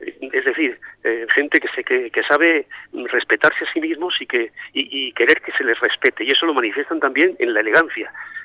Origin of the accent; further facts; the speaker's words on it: Madrid, Community of Madrid, Spain; also born or lived in Santomera; Yo soy natural de Santomera, aunque he vivido toda mi vida en Madrid.